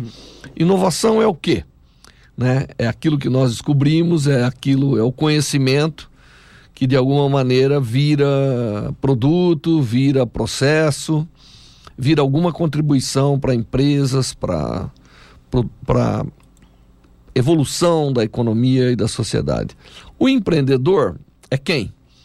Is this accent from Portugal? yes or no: no; São Carlos, São Paulo, Brazil; eu sou de São Carlos